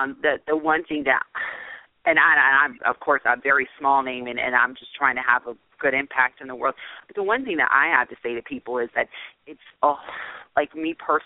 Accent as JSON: {"language": "English", "town": "Baltimore", "region": "Maryland", "country": "United States", "said": "And I was from Baltimore County. I was from Baltimore City"}